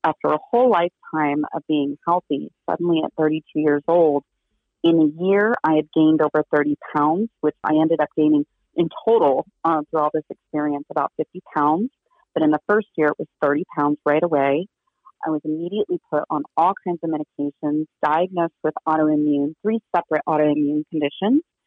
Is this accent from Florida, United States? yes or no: yes; Florida, United States; also born or lived in Hawaii; now in Arizona, United States; I grew up in Florida. I lived in Hawaii.